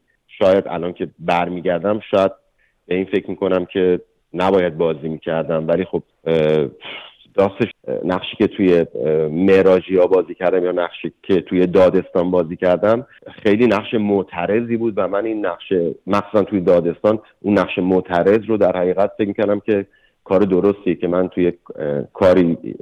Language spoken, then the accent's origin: Persian; Iran; moved away as an adult; الان که 2.5-3 سال در حقیقت از ایران اومدم بیرون